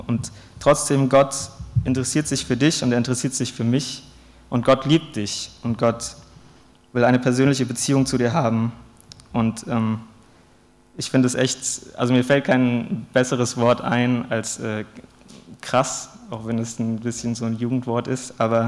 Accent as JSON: {"language": "German", "region": "Hesse", "country": "Germany", "tie": "born or raised there", "said": "ich komme aus Hessen, aus der Gegend bei Frankfurt und bin da auch christlich aufgewachsen."}